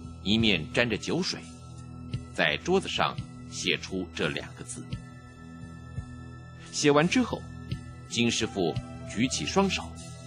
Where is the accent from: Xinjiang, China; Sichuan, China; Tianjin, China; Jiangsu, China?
Jiangsu, China; Yangzhou; 我的家乡扬州当时也是沦陷区之一